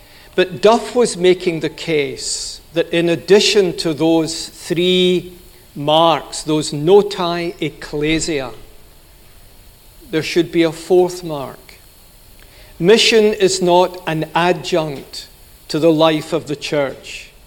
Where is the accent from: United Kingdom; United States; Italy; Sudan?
United Kingdom; Glasgow, Scotland; accent: educated Glasgow; My accent's not from China. It's from Scotland. And if you want to be more particular, it's educated Glasgow. not educated Edinburg